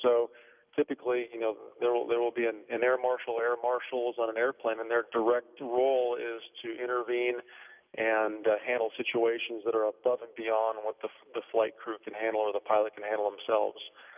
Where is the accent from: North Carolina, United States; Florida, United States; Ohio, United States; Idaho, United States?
Idaho, United States; also born or lived in Wyoming; my family, I grew up in Idaho and Wyoming, we're all hunters and fishers